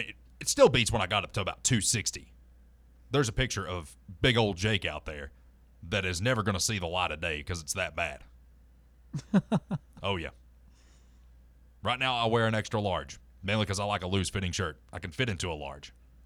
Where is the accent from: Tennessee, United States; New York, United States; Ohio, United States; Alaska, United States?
Tennessee, United States; La Follette; I didn't know what Chick-fil-A was. I was from La Follette.